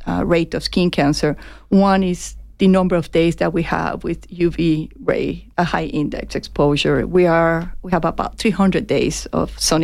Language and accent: English; Venezuela; English is a second language; moved away as an adult; I came from Venezuela. It has been an interesting journey, a good journey.